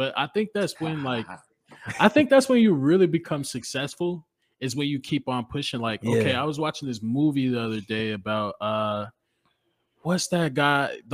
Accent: Colorado, United States; I'm from Colorado.

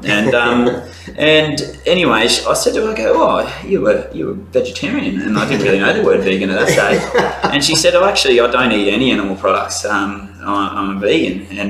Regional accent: Maclean, New South Wales, Australia; So I grew up in the country to start with. I grew up in McLean, northern New South Wales, Scottish town of Australia.

